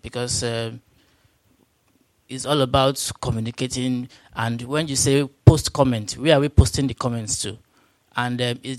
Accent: Nigeria; For the transcript record … I'm from Nigeria

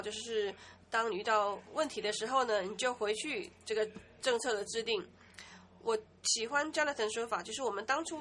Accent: Canada; 因为我是来自加拿大的。

